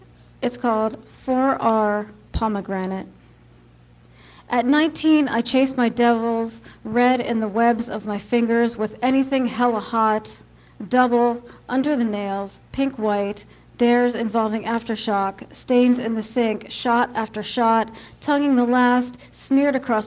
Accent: Pennsylvania, United States; So where I grew up in eastern PA, I grew up in the Lehigh Valley, so it was really rural, and you could see mountains, like these blue mountains on all sides surrounding you, on almost every side

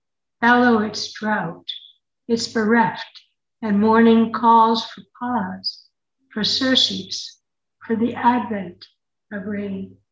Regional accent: Boston, Massachusetts, United States; So I grew up in Boston, and one of the big stores in downtown Boston was Filene's.

